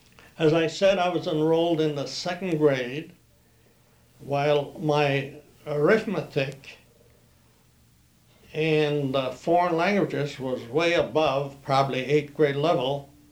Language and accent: English; Russia; now in Manitowoc, United States; the first couple nights that we came from Russia, that is from New York to Manitowoc by train, we also lived in the Golden home.